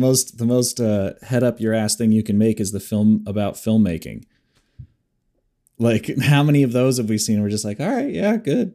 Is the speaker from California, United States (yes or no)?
yes; San Francisco, California, United States; Like, I'm not from here. I'm from the Bay Area and San Francisco area.